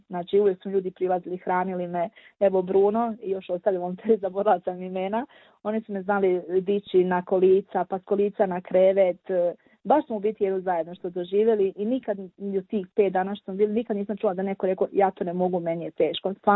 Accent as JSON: {"language": "Croatian", "town": "Slavonski Brod", "region": "Brod-Posavina County", "country": "Croatia", "said": "dolazim iz Slavonskog Broda, u kolicima sam od rođenja"}